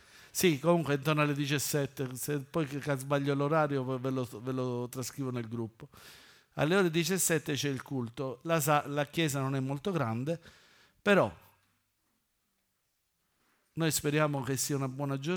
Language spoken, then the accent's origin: Italian; Camporotondo Etneo, Sicily, Italy; Sono di Catania, sono di Camporotondo, un bare.